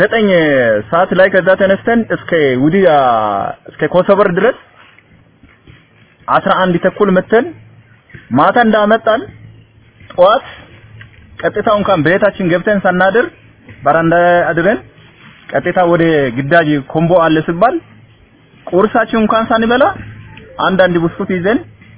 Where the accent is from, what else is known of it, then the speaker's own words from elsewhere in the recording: Southern Nations, Nationalities, and Peoples' Region, Ethiopia; ተወልጄ ያደኩት ጋሞጎፋ ዞን ውስጥ ነው።